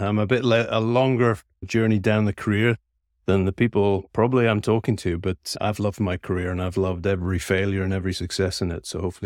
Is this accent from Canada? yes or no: no; Scotland, United Kingdom; born there; I live in the countryside, so I get out into the forests, onto the mountains, the hills. I'm a Scotsman by birth